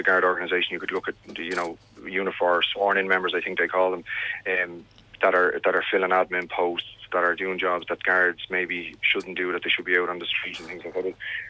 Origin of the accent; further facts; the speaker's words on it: Dublin, Leinster, Ireland; when I was growing up in Finglas, and it's certainly the way I think it should be done.